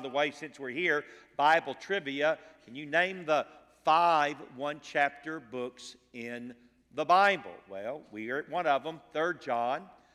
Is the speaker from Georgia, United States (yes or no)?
yes; Atlanta, Georgia, United States; I'm from this part of the world. I grew up in Atlanta, Georgia, and lived the first 14 years of my life in Ben Hill on the west side, just to the west of 285, and then my family moved to Forest Park.